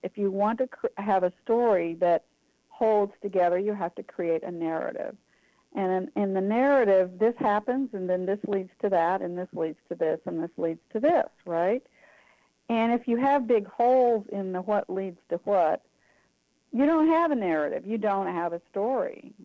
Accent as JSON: {"language": "English", "region": "Oklahoma", "country": "United States", "tie": "born or raised there", "said": "And I grew up in Oklahoma, but our relatives were all in Iowa. All of it's part of the Plains."}